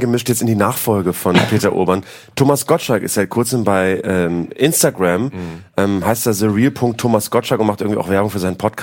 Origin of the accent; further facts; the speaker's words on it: Switzerland; seid ihr sicher, dass wir das als Schweizer als Message nach Europa schicken wollen